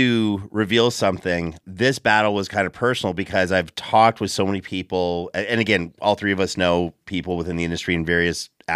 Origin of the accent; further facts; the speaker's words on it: United States; Listen, I'm an American.